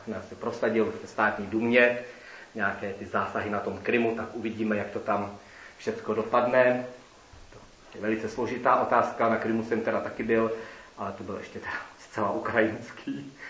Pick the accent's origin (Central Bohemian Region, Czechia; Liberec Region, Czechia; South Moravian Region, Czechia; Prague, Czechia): Central Bohemian Region, Czechia; to byl družební jakoby okresu Nymburk, odkud pocházím